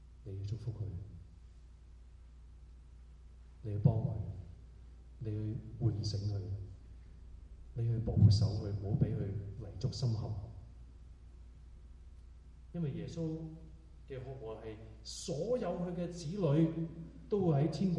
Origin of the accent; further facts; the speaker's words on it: China; 我哋中國人咧，好多時咧就話冇所謂啦